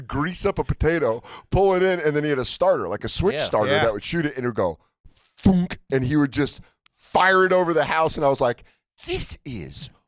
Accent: Connecticut, United States; born there; The house we lived in when I was born in Connecticut was haunted.

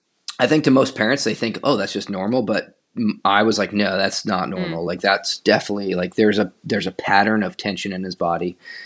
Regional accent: Midwest, United States; I grew up in the Midwest. I was an avid like track runner, cross-country runner, soccer, rugby, racquetball.

